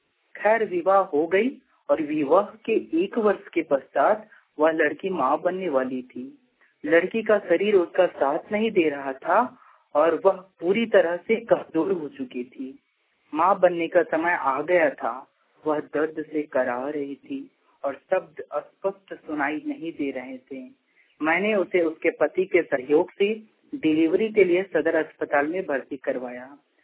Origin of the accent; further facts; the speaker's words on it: Hazaribagh, Jharkhand, India; ग्राम मुक्तमा, पुष्करियाजपुर, थाना इचाक, जिला हजारीबाग का निवासी हूँ।